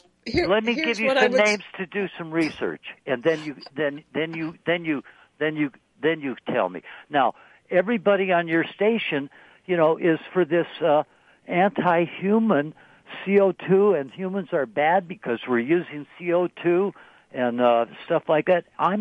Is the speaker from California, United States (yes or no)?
yes; Berkeley, California, United States; Hey, I'm from Berkeley. I mean, I've been a progressive all my life.